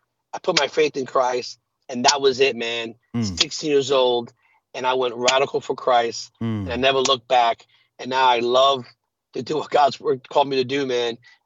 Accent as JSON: {"language": "English", "town": "New York City", "region": "New York", "country": "United States", "tie": "born or raised there", "said": "Yeah, man, born and raised New York City, New York. That's my hometown. That's where I'm from."}